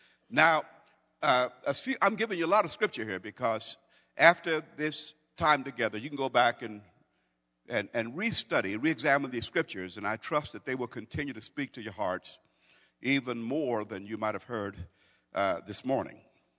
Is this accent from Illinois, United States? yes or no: yes; Brooklyn, Illinois, United States; I was raised in Brooklyn, Lovejoy, Illinois.